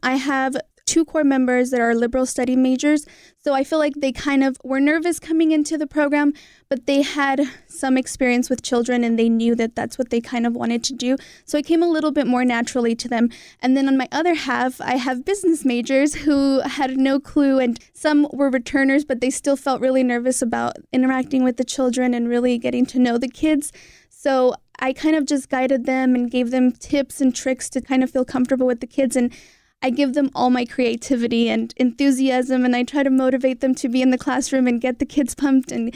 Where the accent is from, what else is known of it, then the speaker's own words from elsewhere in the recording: Parlier, California, United States; I grew up in Parlier, California, way out there in the country, the home of the Panthers.